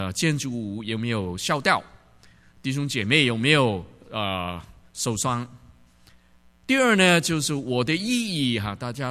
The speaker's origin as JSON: {"language": "Chinese", "country": "China", "said": "实在平安这一个两个字呢，我们中国人说是值千金啊"}